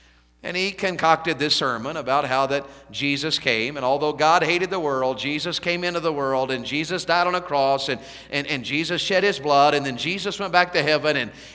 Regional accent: Tennessee, United States; I was raised in Tennessee, you know. I don't listen to country music, but country music was very big where I grew up.

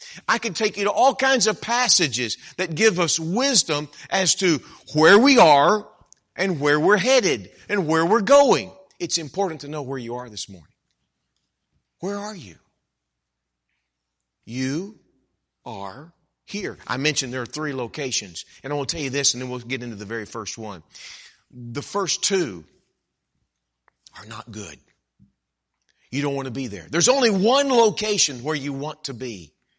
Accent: Dallas, Texas, United States; I grew up in Dallas and in that area. And that's been home when I was a kid.

